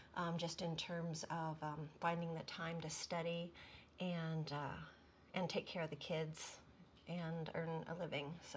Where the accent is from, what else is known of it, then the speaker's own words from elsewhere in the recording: Bakersfield, California, United States; now in Olympia, United States; No, I did not. I grew up in Bakersfield, California.